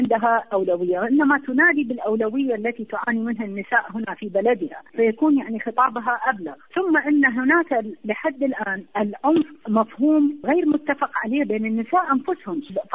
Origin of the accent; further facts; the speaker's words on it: Iraq; احنا عندنا بالعراق